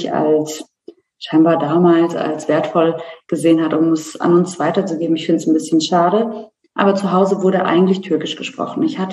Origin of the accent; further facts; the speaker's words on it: Bavaria, Germany; Ich bin in Deutschland geboren und bin in Unterfranken groß geworden, also in Bayern. Und meine Eltern kommen aus der Türkei, Ostanatolien.